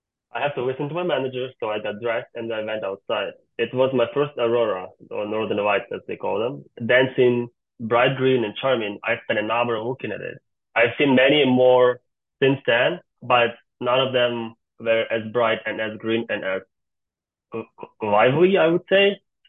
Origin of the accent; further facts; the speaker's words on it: Ukraine; English is a second language; moved away as an adult; now in Canada; I moved to Canada from Ukraine in August 2013 by myself at the age of 18 years old.